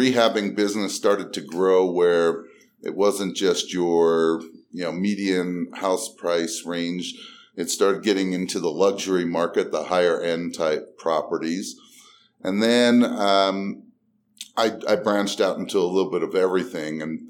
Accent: Utah, United States; I actually back in 2001 started the Salt Lake RIA. We're from Utah.

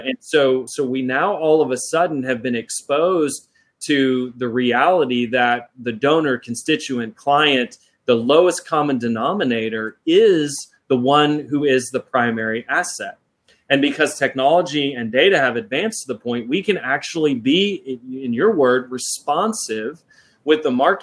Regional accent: Houston, Texas, United States; I grew up in Houston, so I saw Arthur Anderson and Enron completely disappear.

